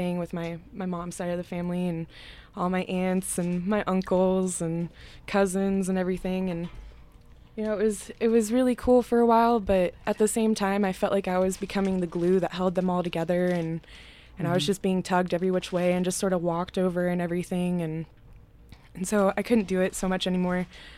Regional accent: Alaska, United States; born or raised there

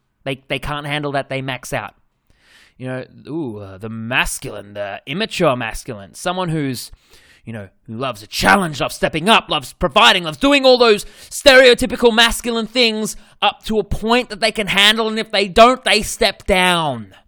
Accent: Australia; accent: Australian; With my bloody Australian accent.

